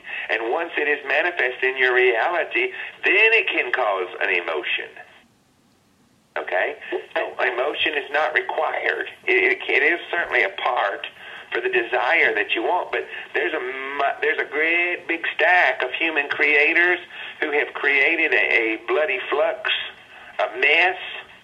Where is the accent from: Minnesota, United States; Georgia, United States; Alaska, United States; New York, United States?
Minnesota, United States; I'm from Minnesota. It's very cold here